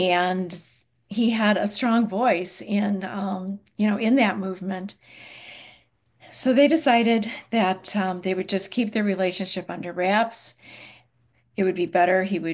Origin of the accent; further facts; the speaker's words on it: Chicago, Illinois, United States; it was when I was growing up in Chicago, amidst the Irish pubs and cannoli